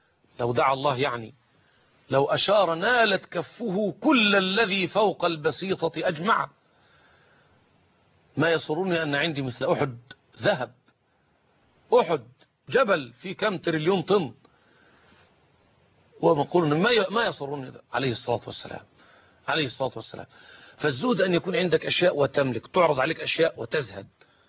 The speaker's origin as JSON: {"language": "Arabic", "country": "Egypt", "said": "تباع عندنا في مصر"}